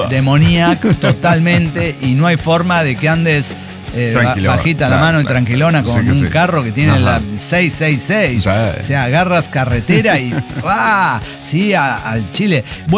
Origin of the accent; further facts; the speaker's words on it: Tultitlán, State of Mexico, Mexico; yo soy originario de Tultitlán, Estado de México, que está a más o menos a 2 municipios de Zumpango.